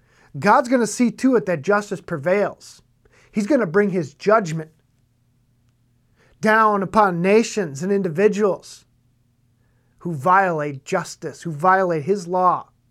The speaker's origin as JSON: {"language": "English", "region": "Minnesota", "country": "United States", "tie": "born or raised there", "said": "in my home state here in Minnesota"}